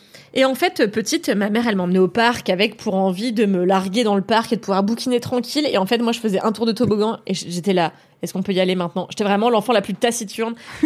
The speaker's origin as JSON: {"language": "French", "town": "Levallois-Perret", "region": "Île-de-France", "country": "France", "tie": "born or raised there", "said": "j'ai grandi à Levallois, dans une école de blancs, avec des blancs riches, que moi, j'étais pas blanche, que j'étais pas blanche, mais à la fois, j'étais pas d'origine nord-africaine"}